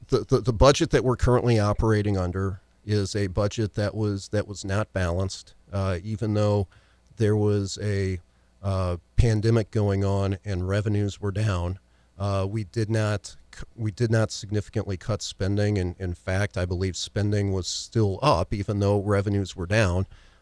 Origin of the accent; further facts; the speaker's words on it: United States; You know, I grew up in Monroe County. My parents were school teachers.